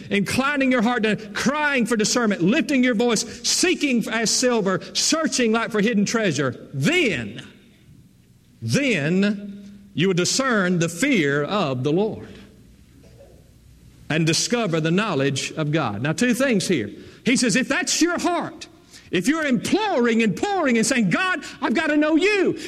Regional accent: Bible Belt, United States; and of course I'm from the Bible Belt, and Mom and Dad took me to the church

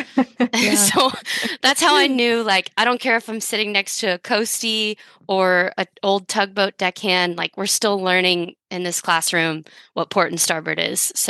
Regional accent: Ketchikan, Alaska, United States; So born and raised in Ketchikan, Alaska. Ketchikan is primarily a fishing community

